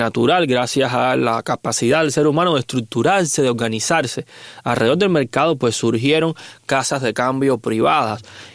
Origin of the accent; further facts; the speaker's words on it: Cuba; yo le llamaría simplemente los fenicios del Caribe, que somos los cubanos